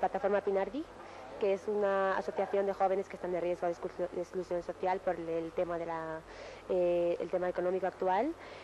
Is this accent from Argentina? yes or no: no; Algeria; yo soy de Argelia, he elaborado la harira, una sopa típica, y un tajín.